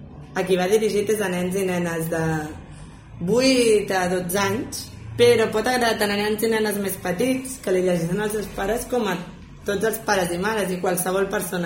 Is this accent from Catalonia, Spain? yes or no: yes; Cerdanyola del Vallès, Catalonia, Spain; Soc de Cerdanyola del Vallès, d'aquí de tota la vida.